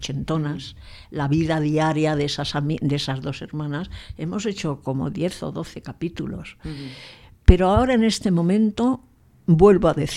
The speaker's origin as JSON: {"language": "Spanish", "town": "Soto del Real", "region": "Community of Madrid", "country": "Spain", "said": "para los que somos de Soto, pues va a ser mucha más gente que venga"}